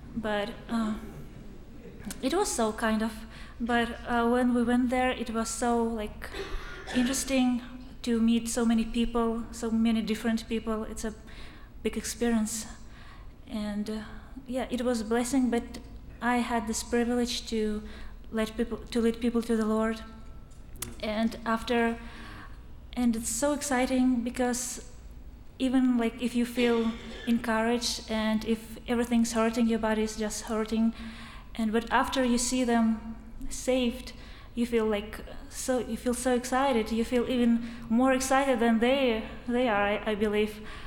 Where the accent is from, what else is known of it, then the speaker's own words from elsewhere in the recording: Kazakhstan; and I'm from Kazakhstan.